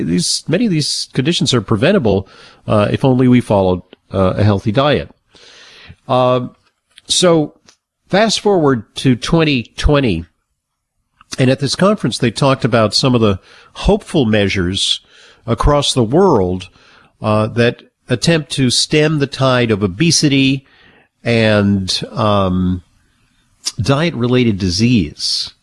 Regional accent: New York, United States; And I'm a New Yorker, and I recall the time when our former mayor, Bloomberg, proposed not a ban on soda.

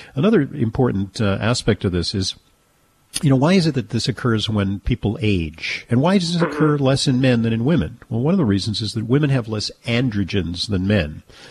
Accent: Manhattan, New York, United States; Let's start with the call from Carol in my hometown of Manhattan, New York.

